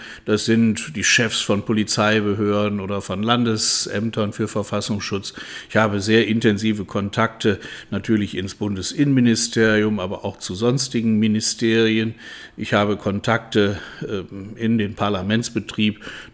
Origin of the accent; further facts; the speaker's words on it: Wuppertal, North Rhine-Westphalia, Germany; Ja, ich bin in Wuppertal geboren und auch zur Schule gegangen. Mein Abitur habe ich am Gymnasium Sedanstraße gemacht.